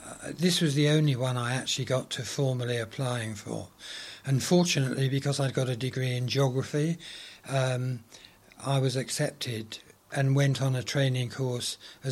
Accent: Stanmore, London, United Kingdom; born there; I was born in Stanmore in Middlesex in 1935.

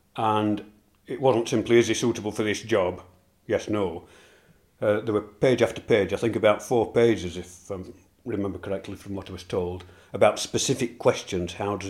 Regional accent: Sheffield, Yorkshire and the Humber, United Kingdom; I come from Sheffield, born in 1942, and I was in Antarctica 1966 and 67.

